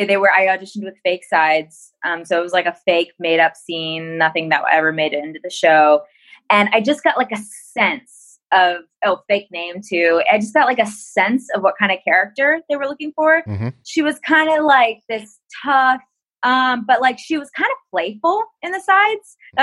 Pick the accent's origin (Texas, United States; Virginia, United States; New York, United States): Virginia, United States; I grew up in Virginia, really close to the Appalachian Trail. In fact, pretty much on the Appalachian Trail.